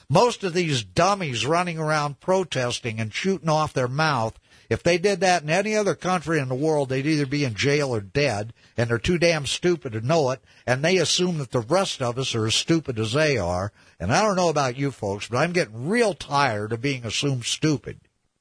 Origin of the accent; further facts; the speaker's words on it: United States; And that's not what I want as an American. I'm proud of my country.